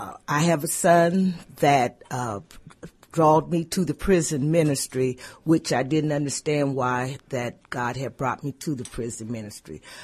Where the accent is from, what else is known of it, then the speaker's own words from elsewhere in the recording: Columbus, Ohio, United States; I'm born and raised in Columbus, Ohio.